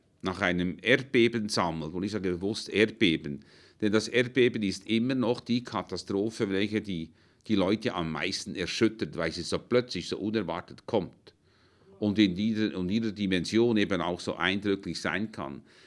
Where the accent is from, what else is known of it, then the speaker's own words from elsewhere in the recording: Switzerland; dass wir als Schweizer vielleicht, die wir da behütet und beschützt sind und in Sicherheit leben